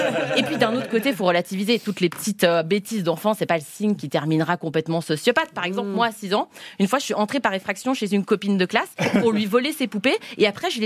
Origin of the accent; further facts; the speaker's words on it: Switzerland; Hein, déjà, elle est belge, je suis suisse.